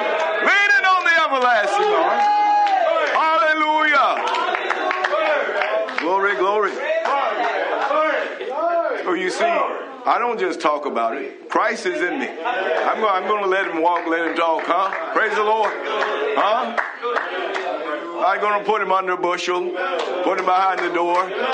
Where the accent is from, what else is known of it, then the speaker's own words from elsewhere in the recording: New Zealand; Not because I'm from New Zealand.